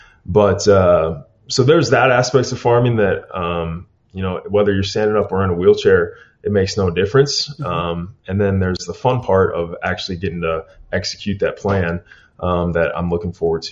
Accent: North Dakota, United States; I'm from North Dakota. I need to be able to hunt.

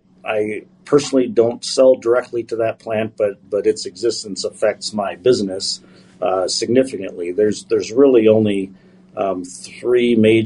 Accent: Carrington, North Dakota, United States; So I grew up in North Dakota, just south of Carrington, on a ranch.

